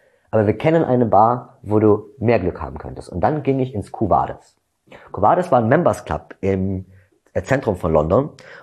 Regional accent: Berlin, Germany; ich komme aus Berlin, ich kenne hier niemanden

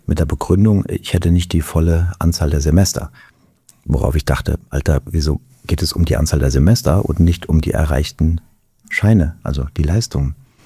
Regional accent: Worms, Rhineland-Palatinate, Germany; In meiner Heimatstadt in Worms. Und bin dann zum Studium nach Mainz gegangen

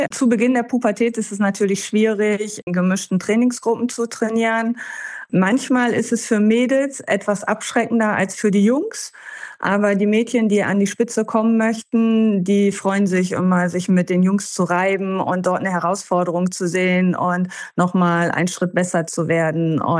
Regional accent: Lower Saxony, Germany; Ja, und dann war quasi in meinem Heimatbundesland Niedersachsen der Posten als Landestrainerin am Stützpunkt in Hannover frei.

